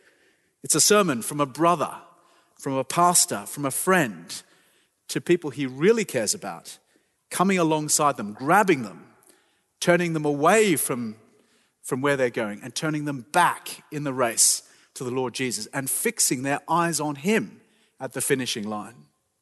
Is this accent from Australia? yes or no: yes; Australia; being an Australian.